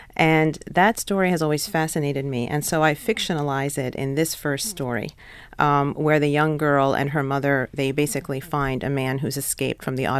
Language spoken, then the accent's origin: English; United States; I mean, I feel very much I'm an American.